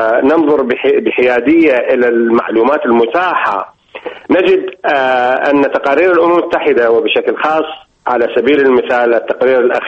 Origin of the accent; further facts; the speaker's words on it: Iraq; أنا كمواطن عراقي